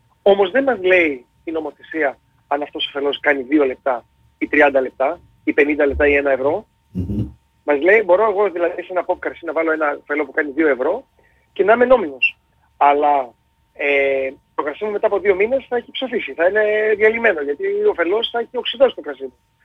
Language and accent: Greek; Kefalonia, Ionian Islands, Greece; επειδή είμαι κεφαλονίτης και μου γυαλίζει λίγο το μάτι